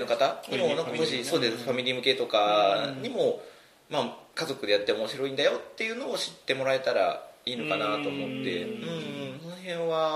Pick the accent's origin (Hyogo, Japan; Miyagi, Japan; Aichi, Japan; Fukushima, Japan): Aichi, Japan; Toyohashi; 僕地元が豊橋なので